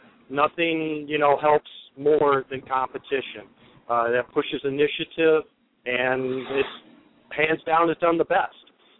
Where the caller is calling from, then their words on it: Chicago, Illinois, United States; from Chicago.